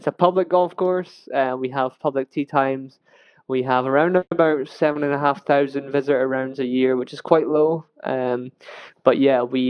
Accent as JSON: {"language": "English", "region": "Scotland", "country": "United Kingdom", "said": "I'm from the Speyside region, so look for a Speyside whiskey."}